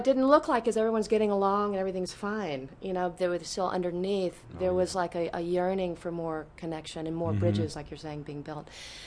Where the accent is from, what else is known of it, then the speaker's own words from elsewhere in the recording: Birmingham, Alabama, United States; I grew up in Birmingham, Alabama, which had a strong sense of community as no well. Where I know it was actually a suburb. I wasn't in a tiny. Well, it was kind of like a tiny village.